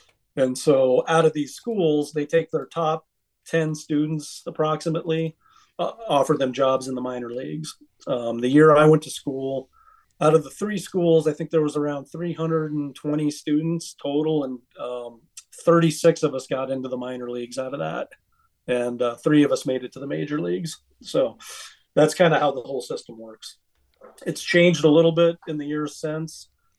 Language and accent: English; Montana, United States; Fenway Park, you know, growing up in Montana, these things only exist in your television a lot of the time.